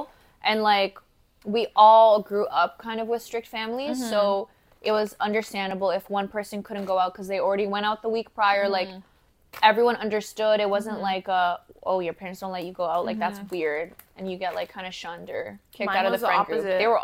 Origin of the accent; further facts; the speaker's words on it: Toronto, Ontario, Canada; moved away as an adult; also born or lived in London; I grew up in Toronto, and then London is where I moved for university. And I've literally lived there for the last 4.5 years